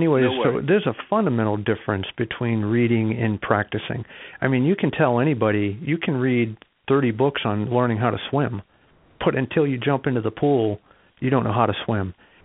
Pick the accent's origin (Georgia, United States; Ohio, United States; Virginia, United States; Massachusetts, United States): Massachusetts, United States; Boston; now in Jacksonville, United States; So I was born and raised in the Boston, Mass. Area. So my dad was a career military. He's since passed. But it made me move around a little bit.